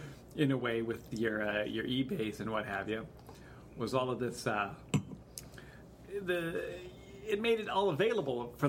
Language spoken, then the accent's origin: English; Canada; I'm Canadian, for the most part.